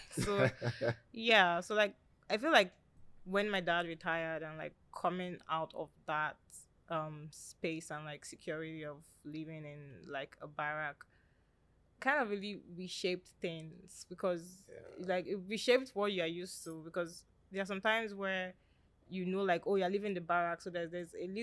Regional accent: Auchi, Edo, Nigeria; you know, I was born in Edo State. I'm from Edo State, Nigeria, and I was basically third of three children. So my dad used to be in the army, and yes, yeah, so I was born in Auchi while he was still in service there.

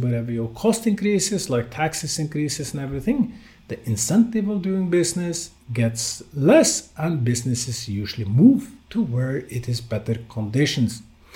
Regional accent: Oslo, Norway; in a small country like Norway, which I was born in Oslo, Norway, and been living most of my life in Norway.

